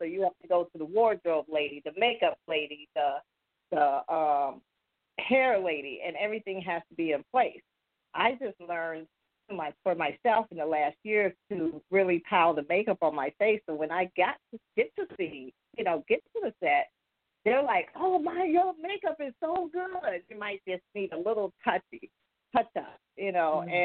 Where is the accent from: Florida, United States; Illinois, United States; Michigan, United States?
Illinois, United States; Markham; I grew up here in Markham. I grew up on the east side.